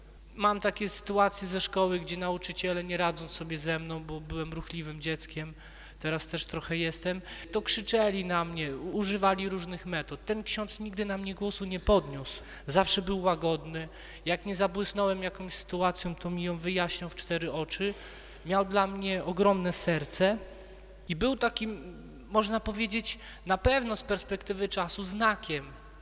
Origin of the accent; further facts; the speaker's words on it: Wałcz, West Pomeranian Voivodeship, Poland; Ja wychowywałem się na bloku. Wałcz jest miastem, dużo bloków tam nie ma, wychowywałem się na bloku.